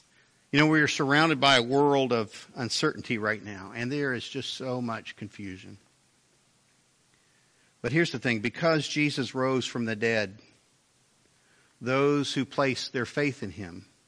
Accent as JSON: {"language": "English", "town": "Haysville", "region": "Kansas", "country": "United States", "tie": "born or raised there", "said": "growing up in the Methodist Church in Haysville, Kansas, I remember sitting there as a kid"}